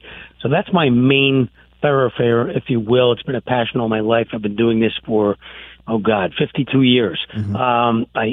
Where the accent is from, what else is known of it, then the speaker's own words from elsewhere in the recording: Philadelphia, Pennsylvania, United States; I'm actually from Philadelphia, even though right now we're spending a lot of our time in South Florida